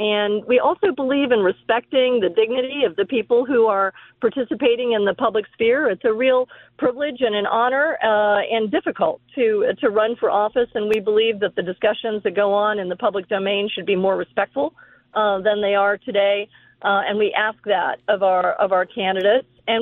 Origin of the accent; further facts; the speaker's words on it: Massachusetts, United States; I know my home state of Massachusetts, every single elected official is a Democrat.